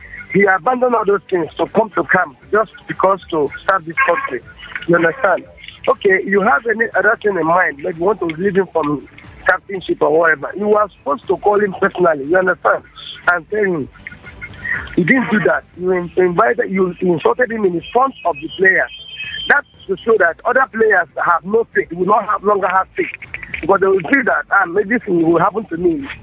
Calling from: Lagos, Nigeria; I'm calling from Lagos.

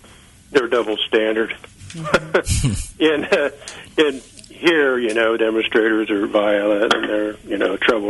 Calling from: Waldo, United States; John, I'm from the Waldo area.

